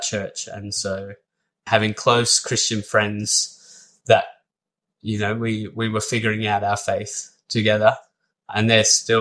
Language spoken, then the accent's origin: English; Blacktown, New South Wales, Australia; I grew up in Blacktown in Western Sydney. My family are my parents and three siblings. I'm the second. And, yeah, my parents and grandparents as well are Christians, and so was raised